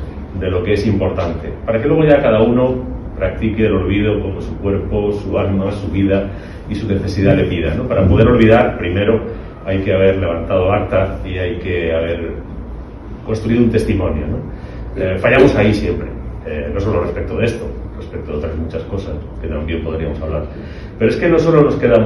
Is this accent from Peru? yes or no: no; Madrid, Community of Madrid, Spain; born there; Efectivamente es mi barrio natal. Nunca he vivido en Carabanchel, he vivido en Cuatro Vientos, muy cerquita de Carabanchel, bueno, nunca he vivido. Pero bueno, nací a unos pocos cientos de metros de aquí